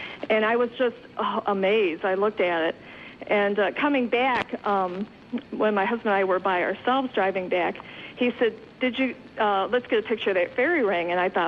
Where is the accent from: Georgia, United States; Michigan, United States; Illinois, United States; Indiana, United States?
Michigan, United States; I'm from Michigan